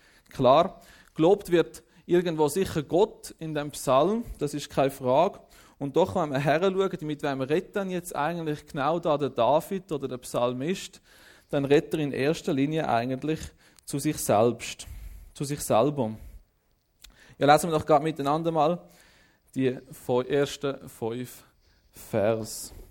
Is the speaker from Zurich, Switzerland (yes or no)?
yes; Gossau, Zurich, Switzerland; im Zürich Oberland, wo ich aufgewachsen bin, habe dort so ein bisschen eine geistliche Heimat gefunden